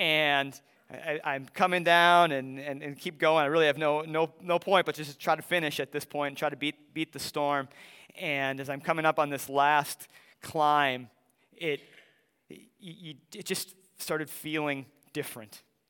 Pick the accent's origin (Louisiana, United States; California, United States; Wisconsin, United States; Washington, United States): Wisconsin, United States; before my parents moved out of my hometown near La Crosse